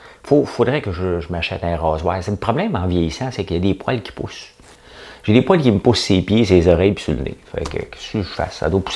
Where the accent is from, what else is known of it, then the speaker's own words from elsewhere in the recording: Montreal, Quebec, Canada; Je viens de Montréal, moi.